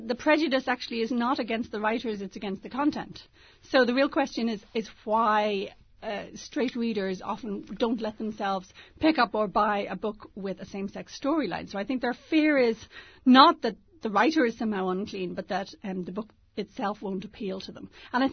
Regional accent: Ireland; I'm sometimes claimed as a Brit along with them, even though I'm actually Irish.

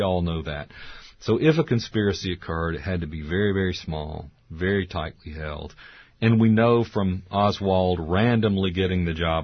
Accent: Natchez, Mississippi, United States; growing up in Natchez, you know, I was born in 1960, which you would think I'm a little young to have lived through the stuff and remember. However, like a lot of Southern men, I was raised by an African-American maid

